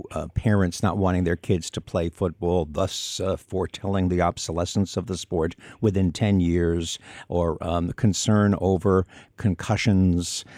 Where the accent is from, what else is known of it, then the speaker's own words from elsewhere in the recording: New York, United States; I grew up in New York